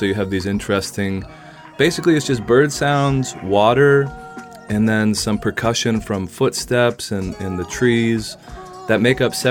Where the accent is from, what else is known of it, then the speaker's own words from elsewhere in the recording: American South, United States; my own biography of being a Vietnamese American growing up in the American South